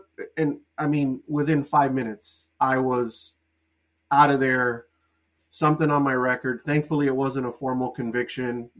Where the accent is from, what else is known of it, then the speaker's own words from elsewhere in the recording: Miami, Florida, United States; born there; I was born in Miami, first generation American, Cuban immigrant family.